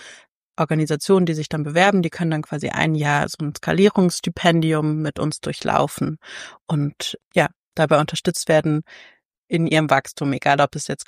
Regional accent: Saxony-Anhalt, Germany; also born or lived in Berlin; Also ich bin in Berlin geboren, aber in Sachsen-Anhalt aufgewachsen. Also wir sind dahin gezogen, als ich sehr klein war, in den 90ern. Und ich habe aber dann halt deswegen nie so richtig den Dialekt von dort gelernt

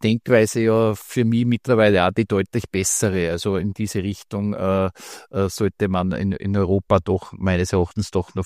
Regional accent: Austria; bei uns in Österreich ist es ja so, dass der Österreicher dann gerne zur Taufe oder so ein Goldkettel mit einem Anhänger schenkt

